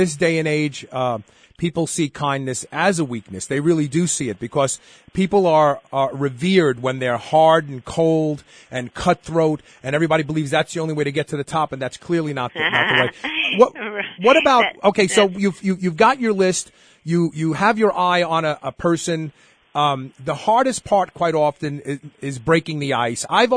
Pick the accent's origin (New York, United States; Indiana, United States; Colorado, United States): New York, United States; Brooklyn; we have an old saying when I grew up in Brooklyn on the streets, and I heard my father use this term first.